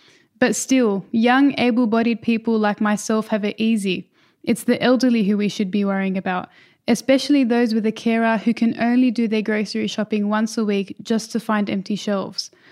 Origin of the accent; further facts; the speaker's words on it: Sydney, New South Wales, Australia; I was born and raised in Western Sydney my whole life, and no, it's not a ghetto. It's great, and it's what I'm used to.